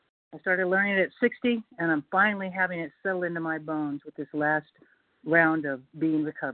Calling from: North Carolina, United States; It's North Carolina, Billy.

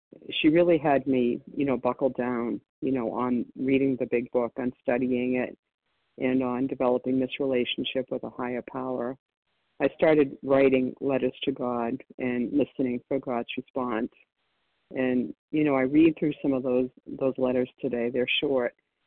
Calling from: Florida, United States; I'm calling from Florida.

